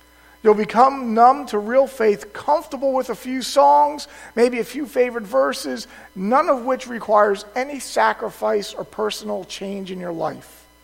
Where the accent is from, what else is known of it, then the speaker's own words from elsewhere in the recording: Toms River, New Jersey, United States; The nice thing about growing up in Tom's River, New Jersey, is that you didn't have any teams, so you got to pick whatever you wanted.